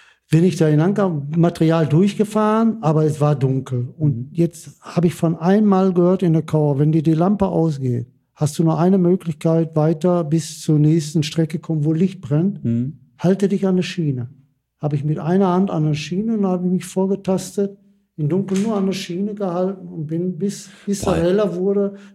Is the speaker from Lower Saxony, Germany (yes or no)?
no; Bottrop, North Rhine-Westphalia, Germany; wir kommen aus Bottrop, Ruhrgebiet